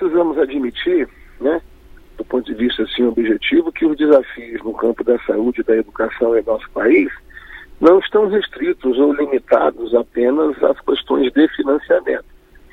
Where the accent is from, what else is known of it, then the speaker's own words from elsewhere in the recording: Espírito Santo, Brazil; Eu mesmo sou de um estado do Espírito Santo